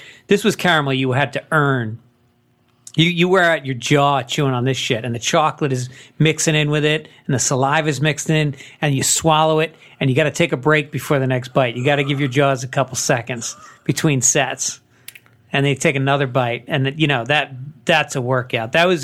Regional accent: New York, United States; New York. I grew up in New York.

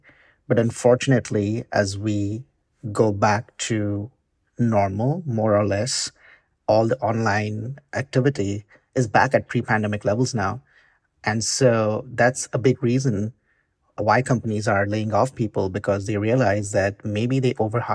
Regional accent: India; I'm from India, and traditionally studying math and science has just been like the default in my country.

